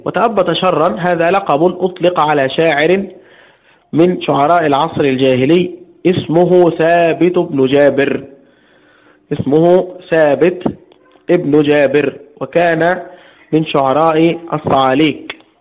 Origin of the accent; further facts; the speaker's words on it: Egypt; كان عندنا في مصر شيخ